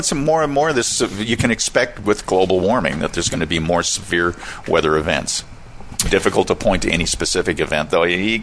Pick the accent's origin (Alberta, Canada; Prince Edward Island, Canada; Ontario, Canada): Alberta, Canada; I grew up in Alberta, and it reminds me of some super cold winters out that way.